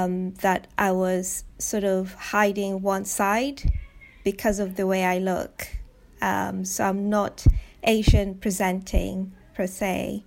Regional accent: Nigeria; moved away as an adult; now in United Kingdom; father is Nigerian, my mother is Filipina. An immigrant, so I grew up in Nigeria and moved to the UK to study and stayed.

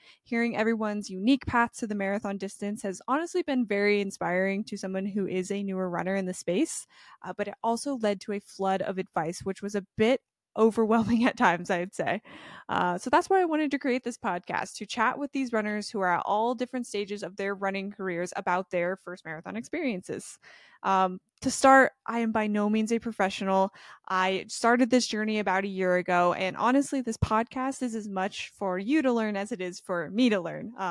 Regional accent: Oregon, United States; moved away as an adult; I just knew that I was born and raised in Oregon, had lived there my whole life, and was feeling very stuck. So I opted to move across the country

